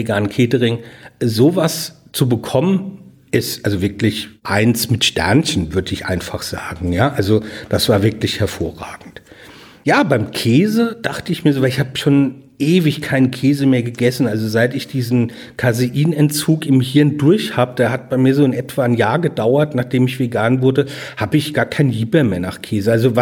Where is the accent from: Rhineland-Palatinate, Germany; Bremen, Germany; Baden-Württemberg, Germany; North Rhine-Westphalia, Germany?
Rhineland-Palatinate, Germany; in Gabriosheim, in meinem Heimatort